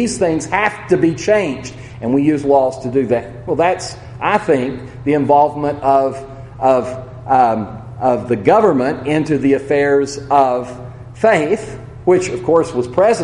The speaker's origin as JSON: {"language": "English", "country": "United States", "said": "As an American, by the way, this isn't me as a Christian, I as American agree with the concept of the separation of church and state."}